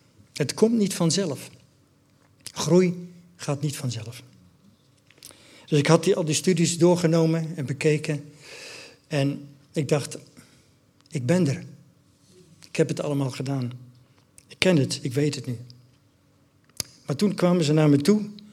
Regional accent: Netherlands; Dat vinden we allemaal, zeker als Nederlanders. Ik denk dat de Belgen het misschien beter eraf brengen. Maar als Nederlanders laten we ons niet zo gemakkelijk dingen gezeggen.

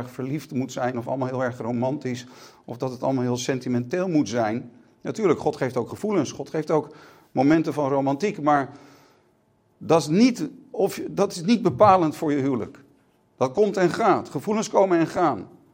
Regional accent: West Netherlands, Netherlands; sorry voor het westerse woord, ik kom uit het westen van Nederland

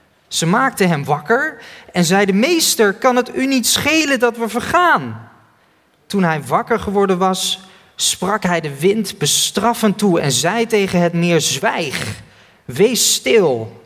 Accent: Randstad, Netherlands; Ik kom uit de Randstad

